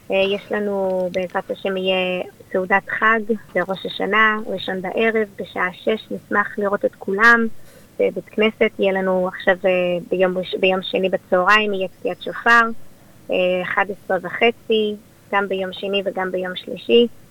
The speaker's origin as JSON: {"language": "Hebrew", "town": "Jerusalem", "region": "Jerusalem District", "country": "Israel", "tie": "born or raised there", "also_born_or_lived": "Melbourne, Australia", "accent": "Israeli", "said": "נולדתי במלבורן, וגדלתי שם עד שהייתי בת 10, המשפחה המורחבת שלנו בארץ, אז המשפחה שלי עשתה חזרה, עלייה לארץ, תושבים חוזרים, וכן, גדלתי בארץ, בירושלים"}